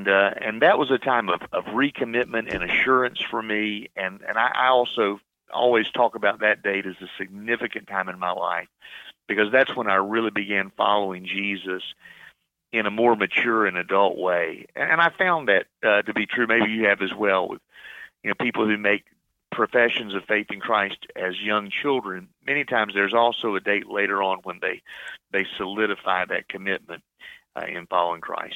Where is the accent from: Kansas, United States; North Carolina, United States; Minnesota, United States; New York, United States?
North Carolina, United States; Greensboro; moved away as an adult; I grew up in North Carolina in the city of Greensboro there and lived there really all my life until I was about 22 years old.